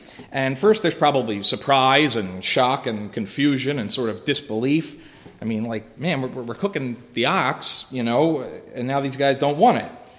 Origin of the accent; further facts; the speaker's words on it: Philadelphia, Pennsylvania, United States; I know this because I'm from Philly.